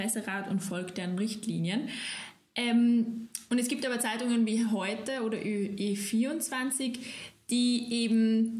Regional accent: Salzburg, Austria; now in Vienna, Austria; Wir kommen beide aus Salzburg.

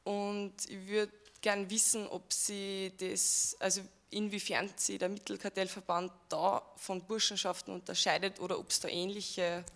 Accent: Gmunden, Upper Austria, Austria; Bei mir daheim, also in meiner Heimatstadt, gibt es die Gamundia, das ist so viel ich weiß ein Mittelkartellverband, und aber auch die Arminia, also in Gmunden, nicht Linz.

